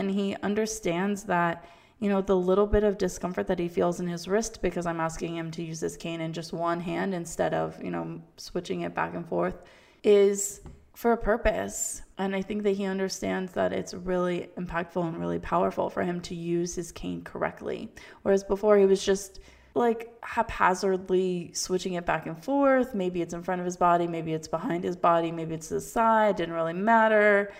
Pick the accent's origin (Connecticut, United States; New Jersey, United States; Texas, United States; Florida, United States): Florida, United States; I grew up in South Florida. I got Cuban time in my blood.